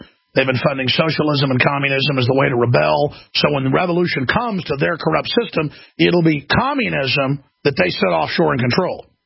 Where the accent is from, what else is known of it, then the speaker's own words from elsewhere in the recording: Wales, United Kingdom; I'm Welsh. I've got a lot of blood from England on both sides of the family.